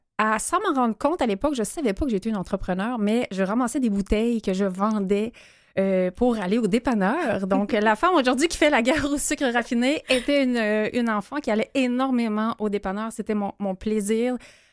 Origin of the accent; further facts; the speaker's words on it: Saint-Agapit, Quebec, Canada; je viens d'un petit village en banlieue de Québec, mais un petit village. Oui, un village en banlieue de Québec qui se nomme Saint-Agapi de Lotbinière.